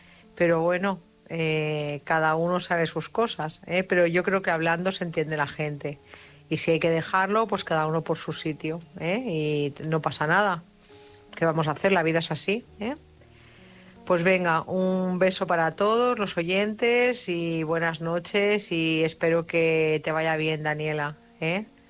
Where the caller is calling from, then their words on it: Barcelona, Catalonia, Spain; de Barcelona, corresponsal desde Barcelona.